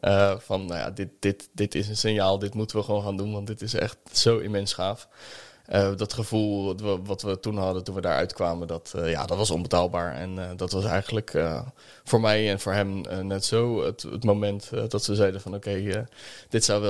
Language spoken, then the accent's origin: Dutch; Zoetermeer, South Holland, Netherlands; 26 jaar, kom uit Zoetermeer.